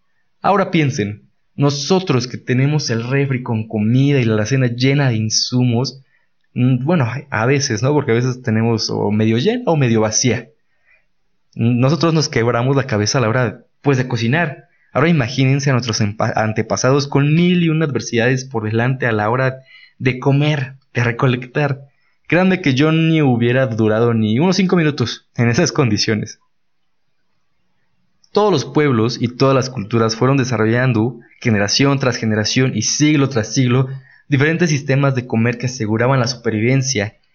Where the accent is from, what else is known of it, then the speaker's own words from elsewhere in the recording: Mexico; elementos con una carga histórica sumamente importante y que sirven como un eje central que nos identifica como mexicanos a cualquier parte a donde vayamos.